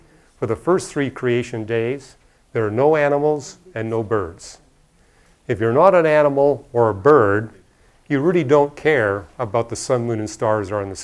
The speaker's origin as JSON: {"language": "English", "country": "Canada", "tie": "born or raised there", "said": "So for example, you know, growing up in Canada, what I would notice was the birds and the animals would feast as much as they could during the summer because they knew winter was coming."}